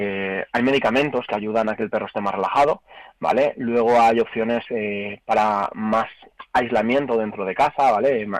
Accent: Valencia, Valencian Community, Spain; yo soy de Valencia, ¿no?

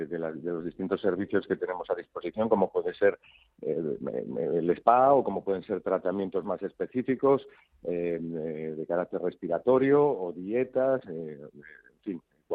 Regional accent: Galicia, Spain; como buen gallego

